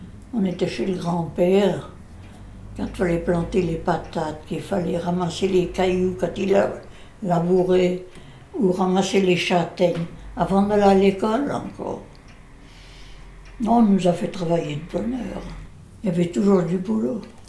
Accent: Auvergne-Rhône-Alpes, France; C'est ce qu'on disait chez nous, en Savoie.

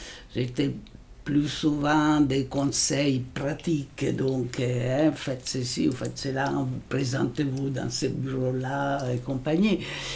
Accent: Rome, Lazio, Italy; moved away as an adult; moi j'étais jusqu'à une vingtaine d'années à Rome. Je suis née à Rome, donc des parents, mon père était du nord d'Italie, mais ma mère était romaine.

